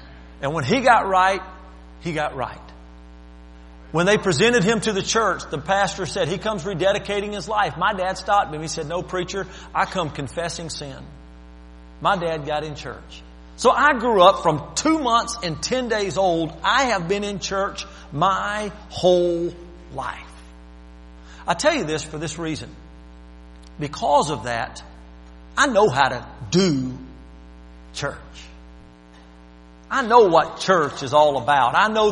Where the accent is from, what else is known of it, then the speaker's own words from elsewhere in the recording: Alabama, United States; born there; I was born in Alabama, heart of the South